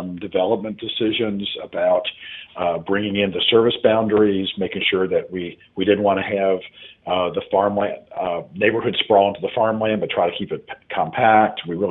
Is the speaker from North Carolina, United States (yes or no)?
yes; Hillsborough, North Carolina, United States; I can be across North Carolina, I can be in Virginia or somewhere in the Southeast, and I say, oh, I'm from Hillsboro, and people say, oh, I love Hillsboro.